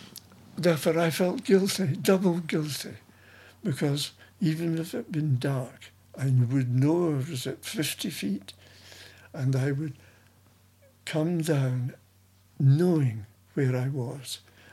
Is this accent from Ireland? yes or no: no; Airdrie, Scotland, United Kingdom; he came from Edinburgh and I came from Airdrie.